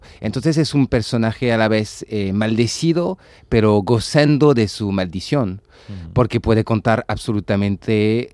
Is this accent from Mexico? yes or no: no; France; Yo soy francés.